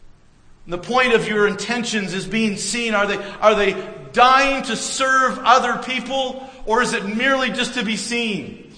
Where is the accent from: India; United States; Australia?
United States; the South; When I was in the South, I grew up in the South